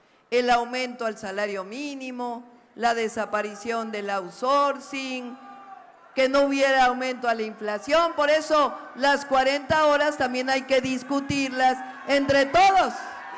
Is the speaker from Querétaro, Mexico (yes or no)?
no; Mexico City, Mexico; born there; Yo nací en la Ciudad de México